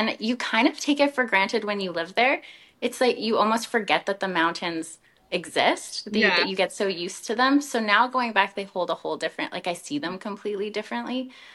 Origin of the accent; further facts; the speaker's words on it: Banff, Alberta, Canada; now in Calgary, Canada; I currently live in Calgary, Alberta. I grew up in Banff, and so living in a city is like a whole new thing for me, but I'm really enjoying it so far.